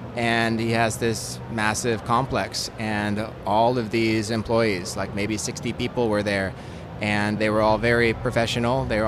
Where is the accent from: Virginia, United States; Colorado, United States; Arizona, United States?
Colorado, United States; Boulder; I'm from Boulder, Colorado.